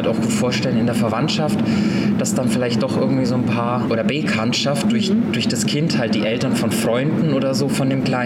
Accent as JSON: {"language": "German", "region": "Bavaria", "country": "Germany", "lives_now": "Berlin, Germany", "said": "Ich komme ja aus Bayern, ne, aus der bayerischen Küche."}